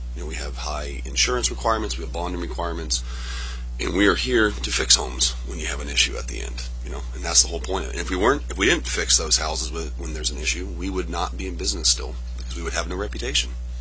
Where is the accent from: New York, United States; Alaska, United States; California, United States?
Alaska, United States; Fairbanks; from Fairbanks, Alaska.